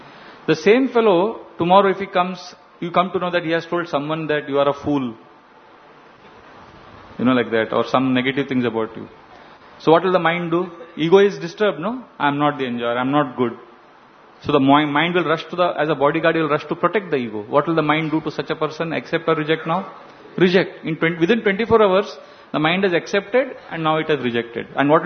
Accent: Mumbai, Maharashtra, India; I grew up here in South Bombay.

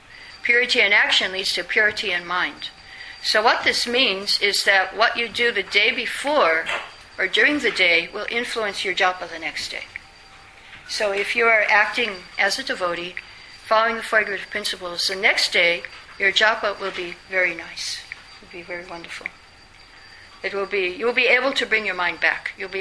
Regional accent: Vrindavan, Uttar Pradesh, India; from Vrindavan. See, because I come from Vrindavan.

